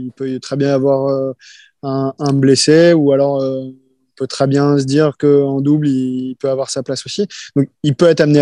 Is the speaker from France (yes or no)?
yes; Rennes, Brittany, France; Je viens de Rennes.